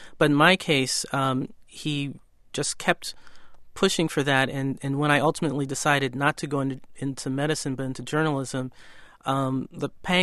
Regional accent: Chicago, Illinois, United States; I grew up in Chicago in the 1960s and 70s

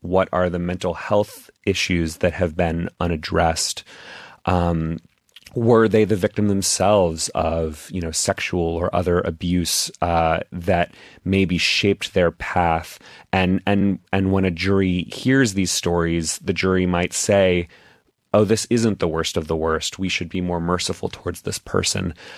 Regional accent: Texas, United States; I grew up in Texas

